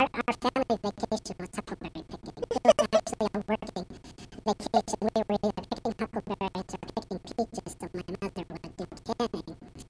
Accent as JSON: {"language": "English", "region": "Washington", "country": "United States", "tie": "born or raised there", "said": "I was born and raised in Washington when my dad worked at Boeing"}